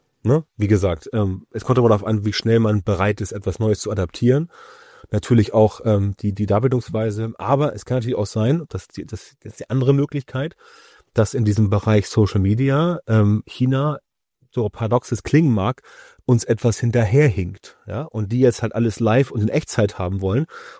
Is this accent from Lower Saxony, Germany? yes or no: no; Hamburg, Germany; als Hamburger